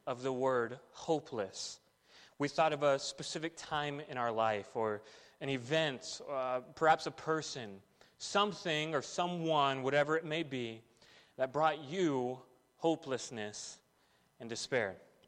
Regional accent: Texas, United States; now in North Carolina, United States; I'm from Texas. I married a girl from Oregon. I met her at college in California, got married in Puerto Rico, and moved to North Carolina.

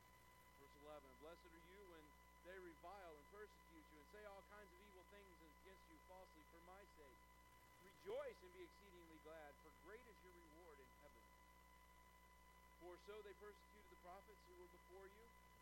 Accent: Jacksonville, Florida, United States; now in Gainesville, United States; but being from Florida, especially, I'm from Jacksonville. So over there, the highest place is one of the bridges to get you downtown, all right? There's no high ground in Jacksonville, per se, all right?

